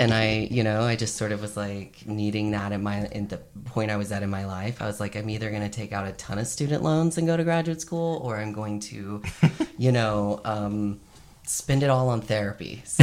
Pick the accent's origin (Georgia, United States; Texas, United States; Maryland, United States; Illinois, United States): Texas, United States; Houston; now in Austin, United States; Well, so I'm from Houston originally. And so growing up queer in Texas, I got to Austin as quickly as possible